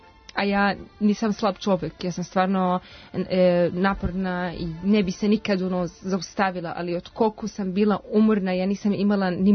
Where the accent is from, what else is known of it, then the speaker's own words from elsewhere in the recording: Serbia; Ja sam najmlađa Srpkinja koja je osvojila Mount Everest